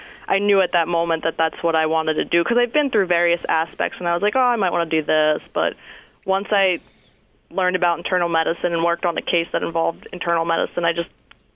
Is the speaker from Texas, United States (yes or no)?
no; Croydon, Pennsylvania, United States; I come from Croydon, Pennsylvania.